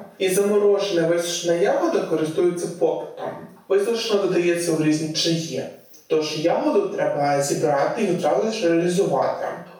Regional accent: Carpathians, Ukraine; Я сама з Карпат, і буквально виросла на синиці лісовій.

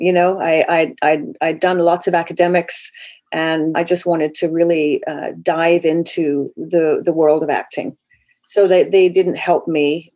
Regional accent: United Kingdom; moved away as an adult; also born or lived in Vancouver, California, United States; Well, I was raised in the United Kingdom. And when I was 18, because my father still lived in Vancouver, I always had this sort of, you know, very cool thing to be able to say, I'm going to live in Canada for a year.

